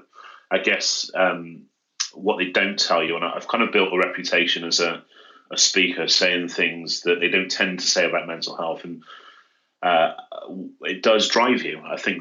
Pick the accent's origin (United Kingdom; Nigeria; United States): United Kingdom; Kingswood, South West England; also born or lived in Yate; Yeah, so I was born, I was born in Yates, but then when I was about two, we moved to Kingswood, and most of my kind of childhood was spent in Kingswood, and then ended up coming full circle back in Yates.